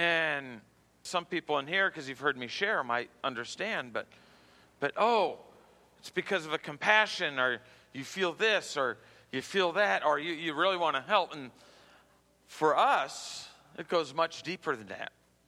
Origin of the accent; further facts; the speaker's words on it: New Orleans, Louisiana, United States; like I know I grew up in New Orleans, so down there, if you said somebody said, we're going to go to Schwagman's and make some groceries